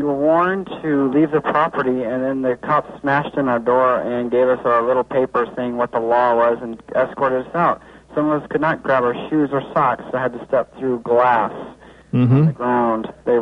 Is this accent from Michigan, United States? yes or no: yes; Michigan, United States; I'm from Michigan. I know cold.